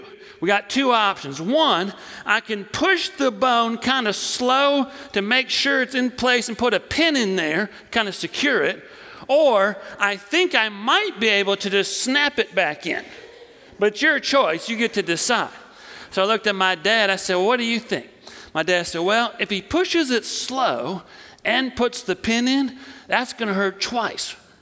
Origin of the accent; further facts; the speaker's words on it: Wisconsin, United States; well, I'm from Wisconsin